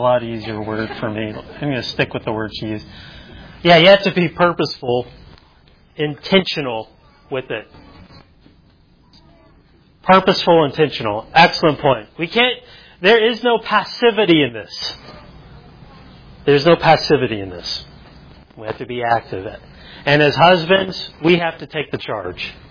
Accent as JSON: {"language": "English", "region": "Texas", "country": "United States", "tie": "born or raised there", "said": "Hey, I grew up in West Texas. Okay, I grew up in West Texas."}